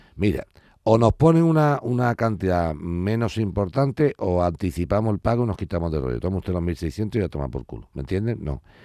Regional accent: Andalusia, Spain; Es que yo quiero espabilar a mi pueblo andaluz, ¿entiéndeme?

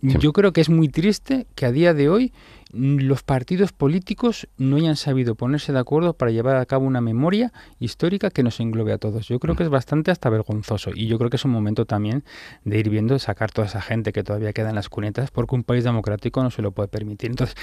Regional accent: Andalusia, Spain; Yo soy escritor andaluz.

